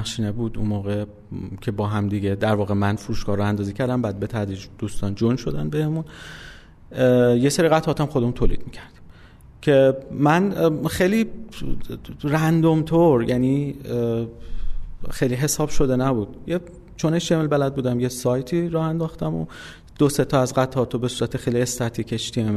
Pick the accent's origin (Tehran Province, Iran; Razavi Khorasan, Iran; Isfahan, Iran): Isfahan, Iran; born there; من اصفهان به دنیا اومدم سال 1363 و اواخر پاییز.